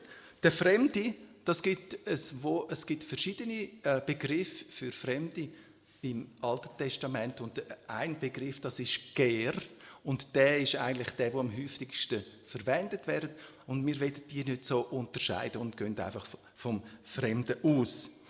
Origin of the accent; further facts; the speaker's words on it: Switzerland; aber als Schweizer selber, einmal ich zumindest, habe auch Probleme